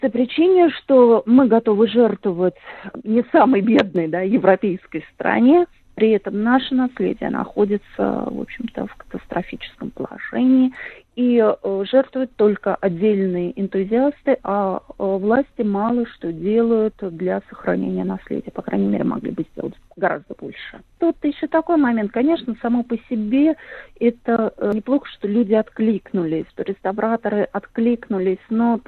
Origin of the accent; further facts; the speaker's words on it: Russia; все мое детство, оно прошло на Онежском озере, потом я уже вот не так давно снова там побывала